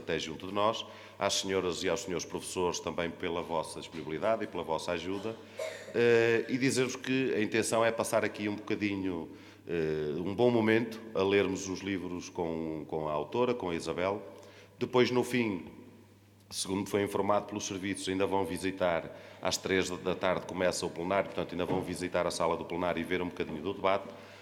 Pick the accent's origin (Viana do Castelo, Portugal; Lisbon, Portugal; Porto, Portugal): Porto, Portugal; Baião; da minha terra. Não sei se os meninos sabem onde é Baião.